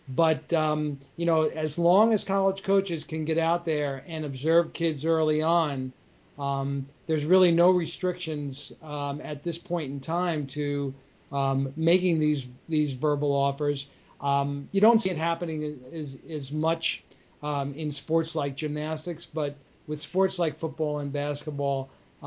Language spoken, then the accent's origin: English; Long Island, New York, United States; I grew up in Long Island.